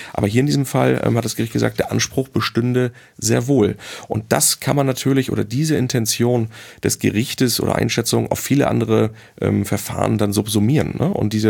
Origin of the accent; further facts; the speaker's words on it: Hamburg, Germany; ich sag mal, als Hamburger Ruhe im Karton ist